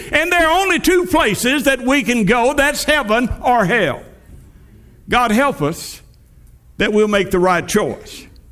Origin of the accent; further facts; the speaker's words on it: Lindsay, Oklahoma, United States; I remember when I was growing up in Lindsay, Oklahoma, and I stayed with my grandmother and grandfather.